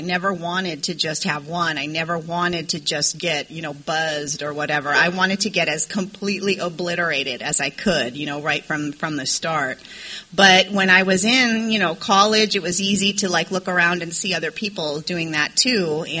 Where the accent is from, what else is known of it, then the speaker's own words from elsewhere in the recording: San Diego, California, United States; I grew up in San Diego and I didn't start drinking until end of high school, beginning of college.